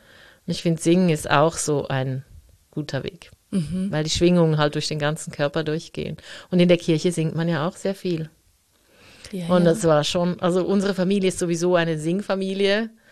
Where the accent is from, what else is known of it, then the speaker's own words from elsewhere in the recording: Zurich, Switzerland; so als Katholikin, ich bin ja in der Stadt Zürich aufgewachsen und Zürich ist ja halt protestantisch.